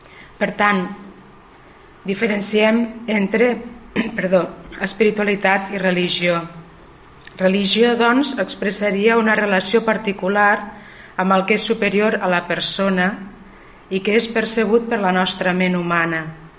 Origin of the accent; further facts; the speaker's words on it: Reus, Catalonia, Spain; sóc carmelita descalça de la comunitat de Terrassa, sóc filla de Reus i des de fa 6 anys, podríem dir, estic fent una experiència de vida eremítica en un poble d'aquí a la vora.